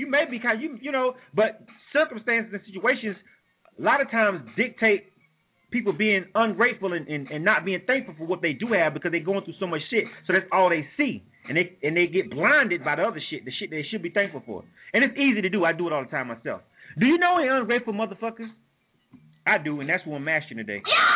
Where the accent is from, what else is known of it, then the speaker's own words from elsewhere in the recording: Brooklyn, New York, United States; But just growing up in the hood, growing up in Brooklyn, in the urban.